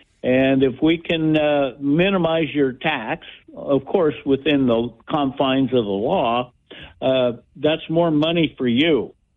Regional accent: Billings, Montana, United States; I was born and raised in Billings. I graduated from Billings Senior High School way back when, 1968. And I graduated from the University of Montana in accounting

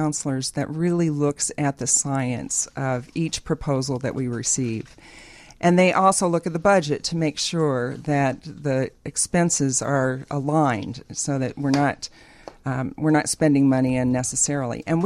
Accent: Kansas, United States; Well, I'm originally from Kansas, so I am Dorothy.

